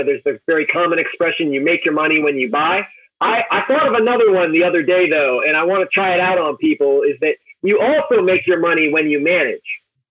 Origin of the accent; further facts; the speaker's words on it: Maine, United States; I did. Yeah, I grew up in Maine. I live about a half mile from the house I grew up in.